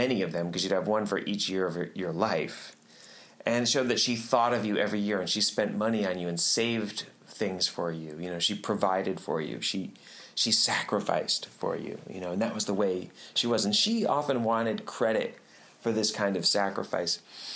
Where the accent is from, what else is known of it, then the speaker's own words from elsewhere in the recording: Connecticut, United States; And we were growing up in Connecticut.